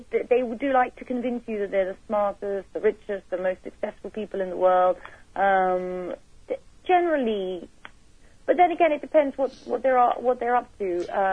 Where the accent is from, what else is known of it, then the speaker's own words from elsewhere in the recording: London, United Kingdom; now in United States; I'm actually from England.